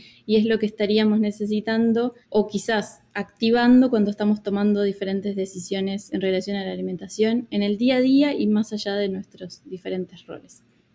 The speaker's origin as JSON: {"language": "Spanish", "region": "Montevideo", "country": "Uruguay", "lives_now": "Pittsburgh, United States", "said": "yo soy de Montevideo, Uruguay, aunque bueno, ahora mismo justo estoy en Pittsburgh"}